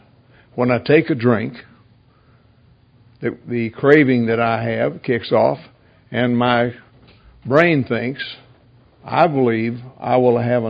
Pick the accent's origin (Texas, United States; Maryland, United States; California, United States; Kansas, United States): Texas, United States; I grew up right in West Texas. My mother and dad were God-fearing, hard-working, good people.